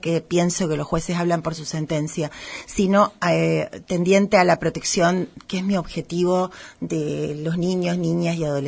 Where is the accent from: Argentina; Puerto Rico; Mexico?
Argentina; San Justo; en San Justo, que es mi ciudad natal